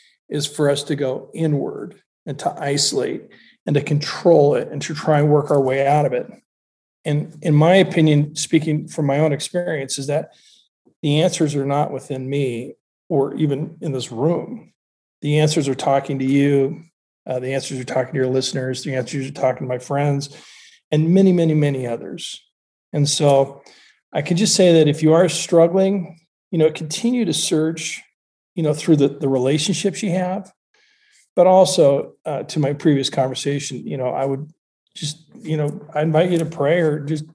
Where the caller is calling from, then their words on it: Sun Valley, Idaho, United States; Well, I'm streaming from Sun Valley, Idaho.